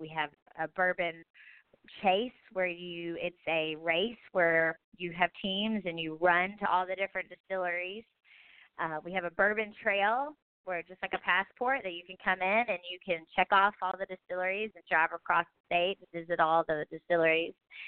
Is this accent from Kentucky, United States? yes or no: yes; Kentucky, United States; and then I said, oh, I'm from Kentucky, and they said, oh, well, that makes sense.